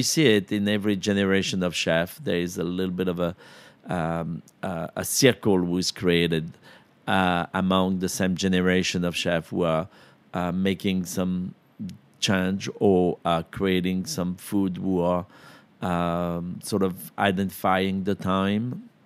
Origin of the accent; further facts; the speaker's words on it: Lyon, Auvergne-Rhône-Alpes, France; English is a second language; Well, I grew up in Lyon. Outside of Lyon